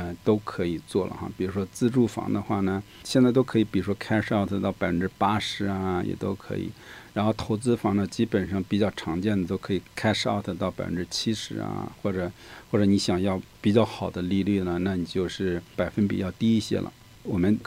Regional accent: California, United States; 我们加州人是蛮有钱的哈

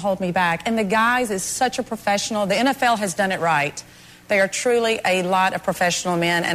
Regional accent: Pascagoula, Mississippi, United States; I grew up loving sports in Pascagoula, Mississippi, not too far from New Orleans.

